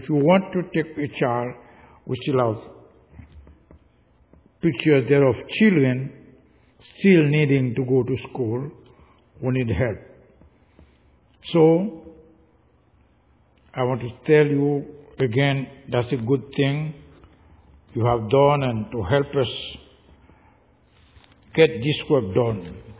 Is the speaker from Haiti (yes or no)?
yes; Haiti; now in United States; I am from Haiti. You are American. That seems to mean that we have something different. Haiti, United States, they are two different countries.